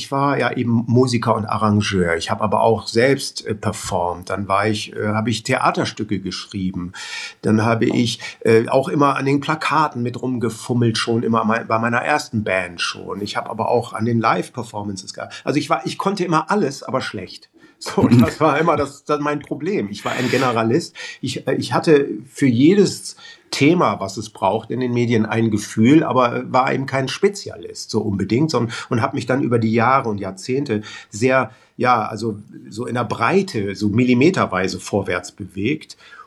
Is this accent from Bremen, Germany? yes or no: yes; Bremen, Germany; weil ich als Bremer ja bekanntermaßen ein Schwätzer bin